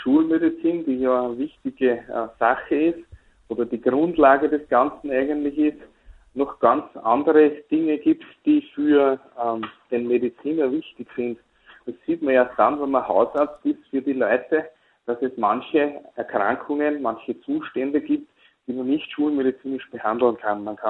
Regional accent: Lower Austria, Austria; born there; Ich bin gebürtiger Niederösterreicher, habe dann in Innsbruck mein Studium gemacht

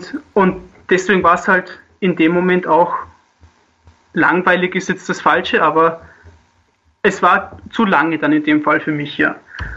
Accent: Styria, Austria; Aus der Obersteiermark in der Nähe von Knittelfeld.

